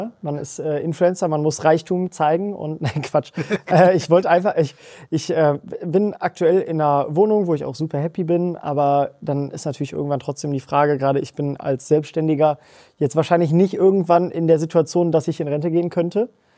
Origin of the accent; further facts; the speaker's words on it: Netherlands; German is a second language; Und als Holländer bauen wir halt ganz gerne.